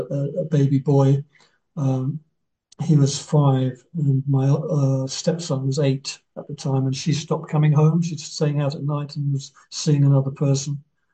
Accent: Hong Kong; moved away as an adult; also born or lived in Cyprus; He then got stationed in Hong Kong, where I spent most of my life till the age of 18.

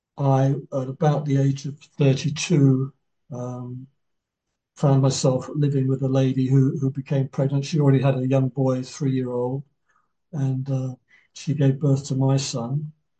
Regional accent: Hong Kong; moved away as an adult; also born or lived in Cyprus; He then got stationed in Hong Kong, where I spent most of my life till the age of 18.

